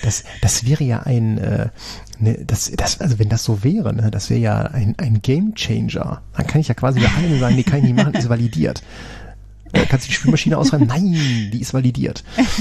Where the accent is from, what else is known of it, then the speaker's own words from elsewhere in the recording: Leverkusen, North Rhine-Westphalia, Germany; Ich komme ja aus Leverkusen